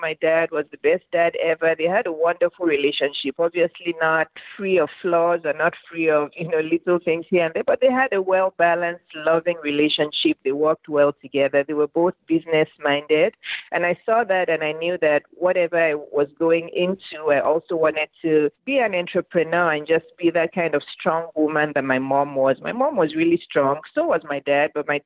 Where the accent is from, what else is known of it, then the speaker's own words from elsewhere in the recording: Lagos, Nigeria; moved away as an adult; now in England; I was born in Lagos, Nigeria. I was born and raised there. I lived in Nigeria till I was 22, almost 23, before I moved to England. And I studied medicine in England.